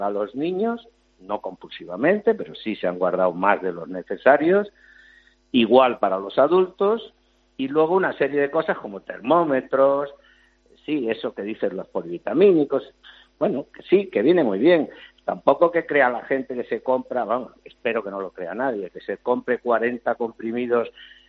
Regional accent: Spain; como somos los españoles.

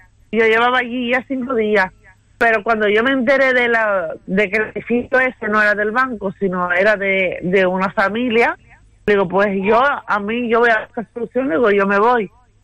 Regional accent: Santa Cruz de Tenerife, Canary Islands, Spain; Sí, yo soy de Tenerife, de Santa Cruz.

